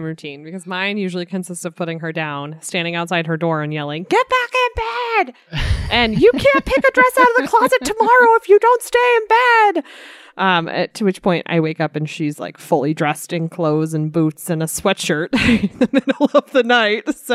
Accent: United States; I'm reminded I'm an American and I'm not a Brit

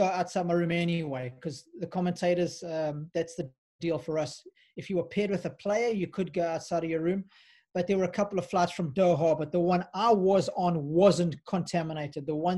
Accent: South Africa; now in Australia; So I came from South Africa. We've got a pretty bad down there, so to come to Australia was probably a good thing.

